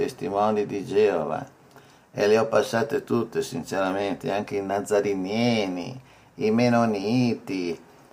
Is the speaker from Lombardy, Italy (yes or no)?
yes; Milan, Lombardy, Italy; questa è la mia vita da milanese, famiglia cattolica, ma con l'abitudine di andare a messa Natale, Pasqua, battesimi, matrimoni, comunione, cresima